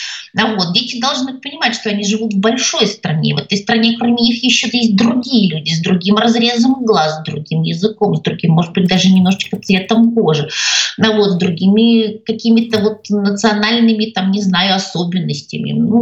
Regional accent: Odesa, Odesa Oblast, Ukraine; born there; я родилась в Одессе, тогда это уже была Украина

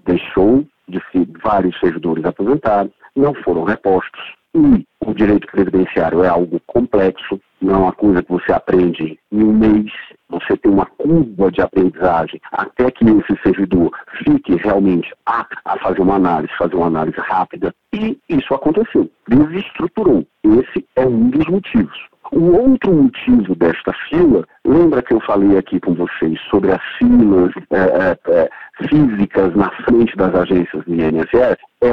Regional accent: Ceará, Brazil; eu sou cearense, né? Lá no Ceará a gente chama de pereba.

